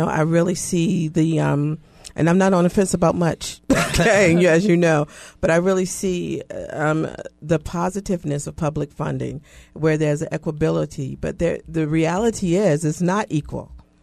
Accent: United States; As an American, I would like to know who it is and who is driving it.

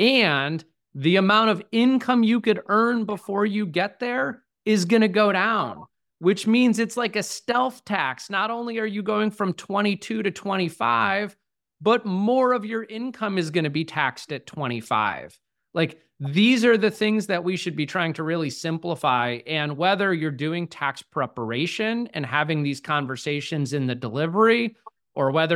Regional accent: Charleston, United States; So I look forward to having you come down to my hometown here in Charleston if you want to go back through that training.

